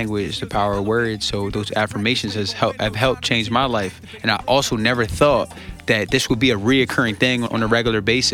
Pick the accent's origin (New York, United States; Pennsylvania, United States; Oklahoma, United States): Pennsylvania, United States; Lancaster; I'm from Lancaster, Pennsylvania.